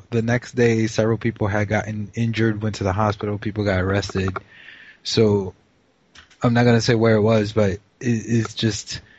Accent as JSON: {"language": "English", "region": "New York", "country": "United States", "said": "Yeah, I'm from New York originally."}